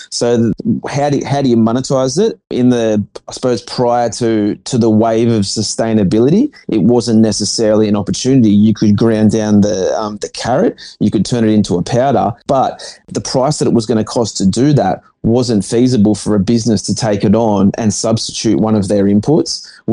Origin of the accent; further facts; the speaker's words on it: Cronulla, New South Wales, Australia; growing up in southern Sydney, there was a time when Bondi, well, I grew up in Cronulla